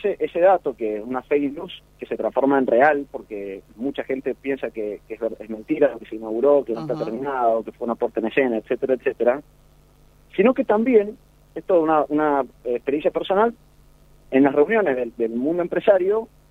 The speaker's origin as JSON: {"language": "Spanish", "country": "Argentina", "said": "lo importante somos los argentinos."}